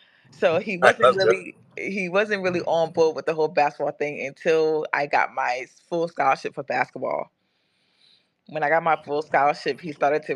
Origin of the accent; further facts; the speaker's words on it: New Jersey, United States; born there; So I was born in New Jersey, and I spent most of my summers going back and forth from New Jersey to Nigeria.